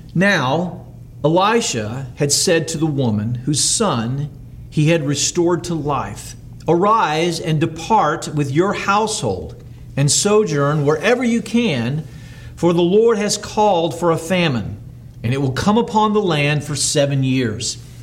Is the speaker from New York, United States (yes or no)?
no; Texas, United States; I'm from Texas. That's where I'm from.